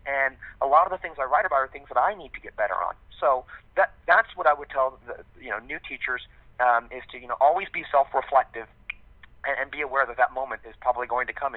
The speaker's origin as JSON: {"language": "English", "region": "California", "country": "United States", "also_born_or_lived": "Virginia", "said": "I went to college in Virginia, even though I'm from California."}